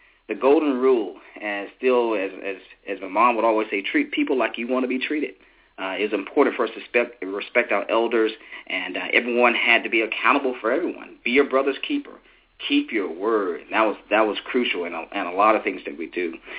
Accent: Greenville, Alabama, United States; recall that I grew up in L.A., Lower Alabama, a small town, Greenville. My hometown, that's my home. But we also live in a small community called Mount Zion.

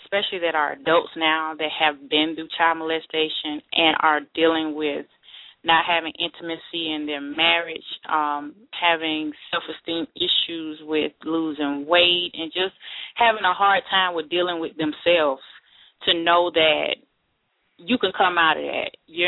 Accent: Atlanta, Georgia, United States; I am originally from Atlanta.

